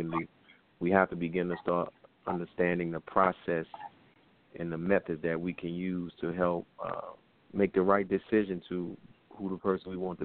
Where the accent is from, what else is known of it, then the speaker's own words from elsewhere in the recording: New Orleans, Louisiana, United States; Well, you know, I'm actually from New Orleans, so New Orleans is about an hour or so away from Baton Rouge, but I'm a New Orleans native.